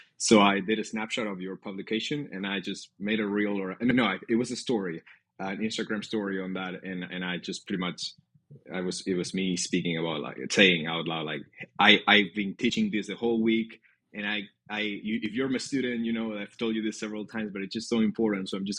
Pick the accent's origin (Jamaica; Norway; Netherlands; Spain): Spain; now in Houston, United States; I'm based in Houston, Texas. I'm originally from Spain, but Texas has been my home for the past 9 years or so.